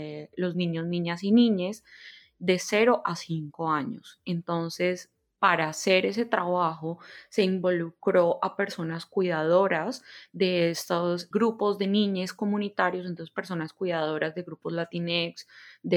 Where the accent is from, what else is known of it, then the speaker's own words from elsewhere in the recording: United States; born there; Yo soy ciudadana americana y empecé a buscar una opción para devolverme a ese país donde nací y nunca viví.